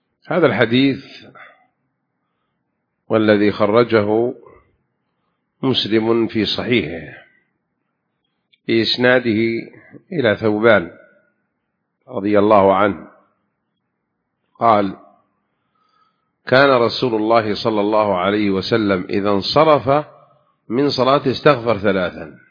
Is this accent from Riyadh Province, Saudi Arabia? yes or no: no; Jeddah, Makkah Province, Saudi Arabia; كنت في جدة في ساحل البحر وهي هذه بلدي ومسقط رأسي جدة